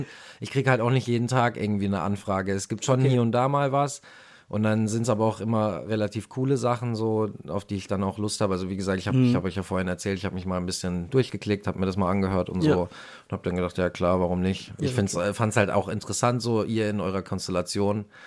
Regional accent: Karlsruhe, Baden-Württemberg, Germany; Also ich bin in relativ guten Umständen aufgewachsen in Karlsruhe, habe die Schule besucht, habe meine Ausbildung in Karlsruhe gemacht

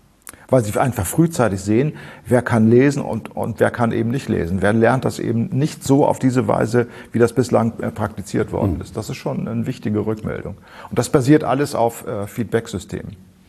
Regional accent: Thurgau, Switzerland

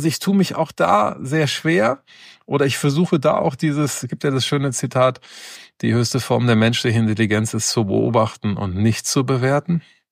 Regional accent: Cologne, North Rhine-Westphalia, Germany; ich bin ja hier in Köln groß geworden

